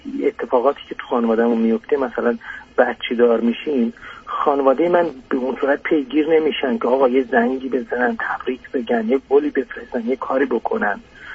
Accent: Iran; Persian is a second language; متوجه شدیم که من ترکم، من دو کلمه با بچه هم ترکی حرف بزنم ایشون شاکی میشه.

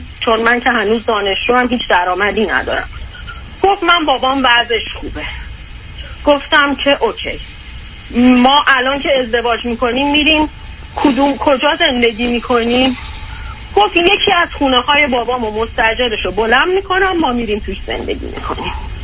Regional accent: Iran; moved away

